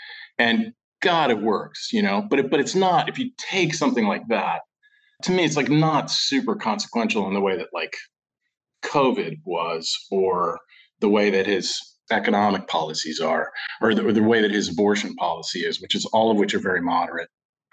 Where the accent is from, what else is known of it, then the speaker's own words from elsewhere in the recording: Cape Canaveral, Florida, United States; also born or lived in Miami, United States; And growing up in Cape Canaveral was the South, and it was a Southern state politically.